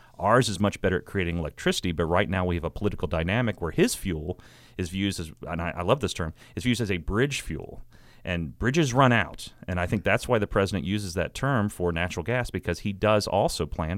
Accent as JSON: {"language": "English", "region": "West Virginia", "country": "United States", "tie": "born or raised there", "said": "In my home state of West Virginia, no county out of 55 supported the president."}